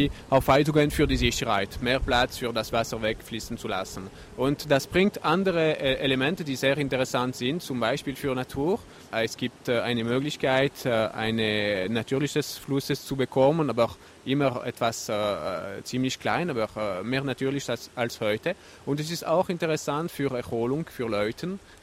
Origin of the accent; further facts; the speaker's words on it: Valais, Switzerland; Und jetzt als Walliser Ingenieur können wir sagen